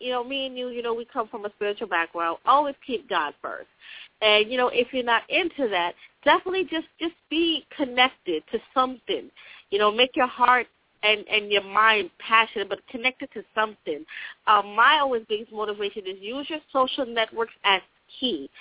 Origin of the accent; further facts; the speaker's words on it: Long Island, New York, United States; I'm from Long Island, New York.